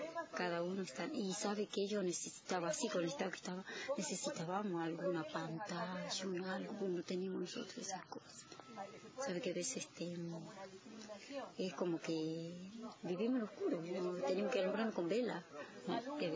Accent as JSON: {"language": "Spanish", "town": "San Félix", "region": "Santiago del Estero", "country": "Argentina", "tie": "born or raised there", "said": "De acá nomás, de San Félix."}